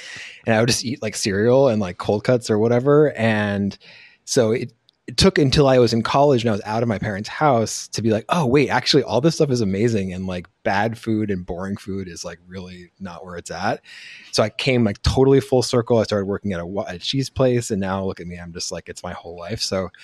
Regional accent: Greenwich, Connecticut, United States; Oh, I grew up in Greenwich, Connecticut. So that is like a very New England location.

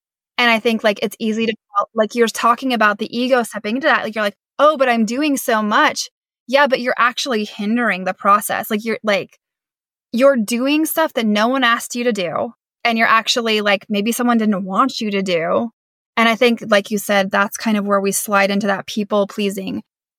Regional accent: Idaho, United States; I'm from Northern Idaho. There were like, you know, 5 or 6,000 people in our hometown.

